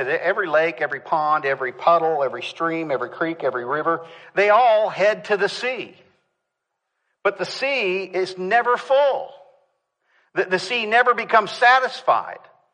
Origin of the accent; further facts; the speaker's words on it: Kansas, United States; I'm from Kansas, and believe me, it is windy there, all right?